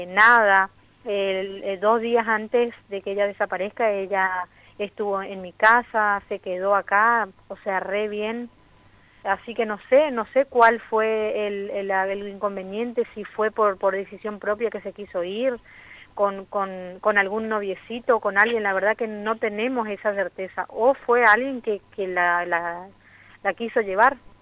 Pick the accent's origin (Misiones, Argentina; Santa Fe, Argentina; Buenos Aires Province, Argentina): Misiones, Argentina; Garupá; yo soy acá de Garupá